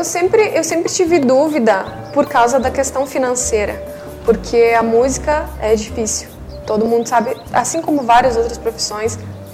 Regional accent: Dom Pedrito, Rio Grande do Sul, Brazil; E eu adoro dizer que eu sou daqui de Dom Pedrito, porque eu já viajei muito e conheço muitas cidades e Dom Pedrito é muito especial. É a minha terra natal, né?

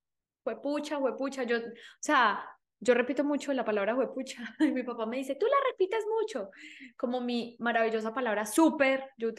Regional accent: Colombia; moved away; desde que salí de Colombia. Yo, el día que me fui de Colombia

